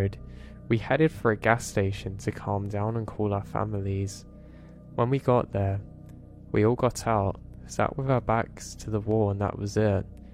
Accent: West Palm Beach, Florida, United States; I grew up in West Palm Beach. I had never seen anything like this before.

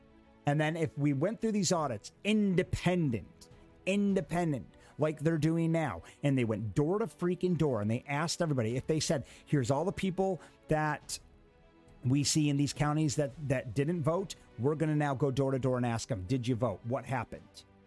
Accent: New York, United States; including my hometown state of New York.

